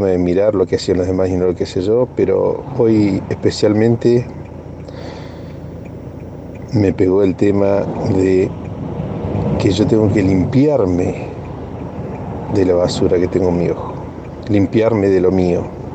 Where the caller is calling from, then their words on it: Caleta Olivia, Santa Cruz, Argentina; de Caleta Olivia.